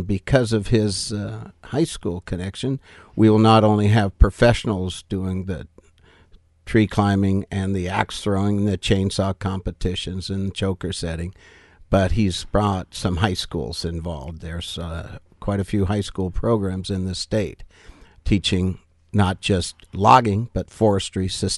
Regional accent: Astoria, Oregon, United States; Well, I grew up in Astoria

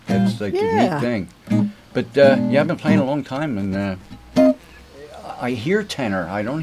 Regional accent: Philadelphia, Pennsylvania, United States; and I'm from Philly.

